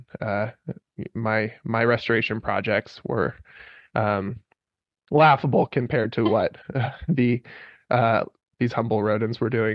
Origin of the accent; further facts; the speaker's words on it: Oregon, United States; I grew up in the Siskiyou Mountains at the bottom of our state, a place that Tacoma calls Sping, which means place of the beaver.